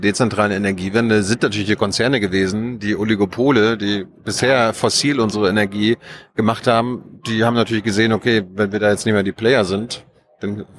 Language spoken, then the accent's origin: German; East Germany, Germany; ich komme ja aus dem Osten